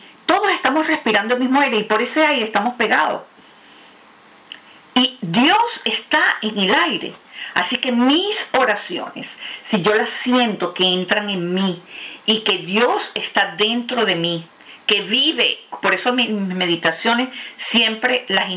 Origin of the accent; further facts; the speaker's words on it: Venezuela; Yo en lo personal soy venezolana, y ustedes saben cómo somos las venezolanas.